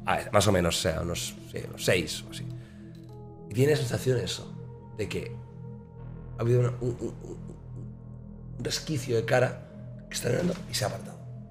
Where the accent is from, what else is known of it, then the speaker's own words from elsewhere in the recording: Manresa, Catalonia, Spain; una de ellas es en Manresa, mi ciudad natal, que es esta.